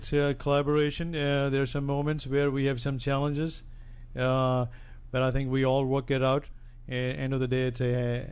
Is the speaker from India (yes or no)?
yes; Chandigarh, India; now in United States; I grew up in the northern part of India, in a town called Chandigarh.